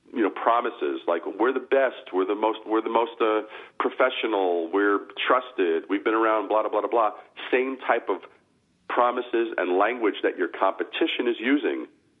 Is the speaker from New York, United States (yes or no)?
yes; New York, United States; And growing up in New York, we would visit, you know, Greenwich Village, we'd go to museums and galleries and different things as I was growing up.